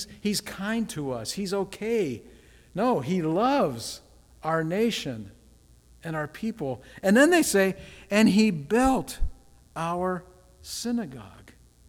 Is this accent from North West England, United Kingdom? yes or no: no; Scotland, United Kingdom; My own personal favorite since I'm Scottish.